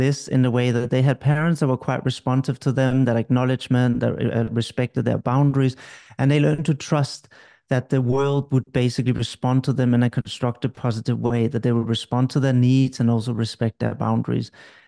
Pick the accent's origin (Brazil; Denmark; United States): Denmark; English is a second language; now in United Kingdom; Well, I grew up in Denmark originally, and now I'm based in the United Kingdom.